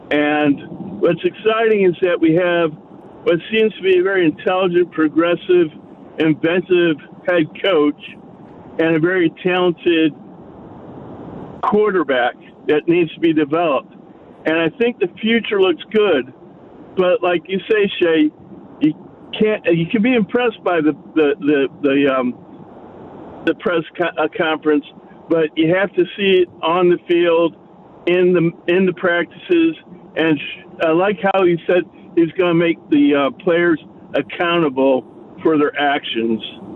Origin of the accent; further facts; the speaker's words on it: Oak Park, Illinois, United States; now in Newcastle, United Kingdom; Hi, guys. I'm 65 years old. I grew up in Chicago in Oak Park.